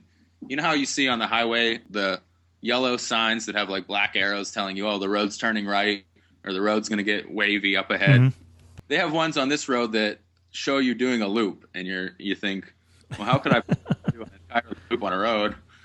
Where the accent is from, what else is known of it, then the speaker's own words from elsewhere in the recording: Pennsylvania, United States; I grew up in Pennsylvania, and we had some very beautiful autumns there, but it was like a week, and then it's gone